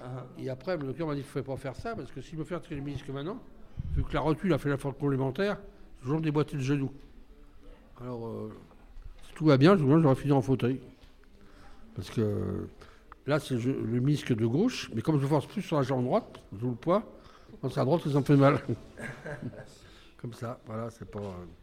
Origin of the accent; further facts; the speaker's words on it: France; Vous savez, je suis français, mais des fois, j'ai honte.